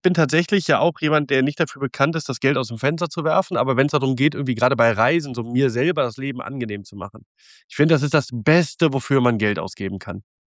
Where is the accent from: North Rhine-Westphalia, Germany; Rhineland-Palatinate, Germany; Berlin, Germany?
North Rhine-Westphalia, Germany; bei uns im Rheinland